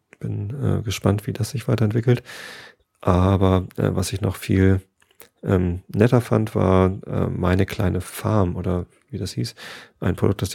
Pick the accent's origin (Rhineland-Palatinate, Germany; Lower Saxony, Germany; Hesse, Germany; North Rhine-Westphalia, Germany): Lower Saxony, Germany; Wistedt; bei einem kleinen Kiosk in Tostedt, wo ich halt aufgewachsen bin. Also ich bin in Visted aufgewachsen